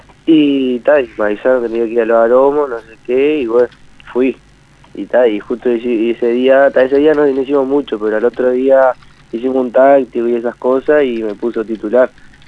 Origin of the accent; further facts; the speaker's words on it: Chuy, Rocha, Uruguay; yo vengo de Chuy, vine de un cuadro de allá que se llama San Vicente y llegué aquí en sexta.